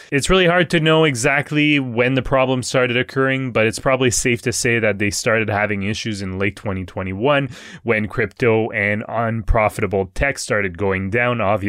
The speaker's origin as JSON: {"language": "English", "country": "France", "accent": "French", "second_language": "English", "said": "And also, with my French accent. So I do apologize for that."}